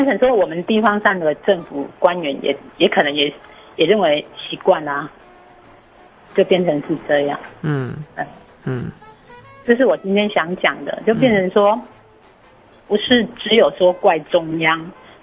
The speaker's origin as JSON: {"language": "Chinese", "town": "Nanzi", "region": "Kaohsiung", "country": "Taiwan", "tie": "born or raised there", "said": "可是我要讲的是说，我娘家是在楠仔区。"}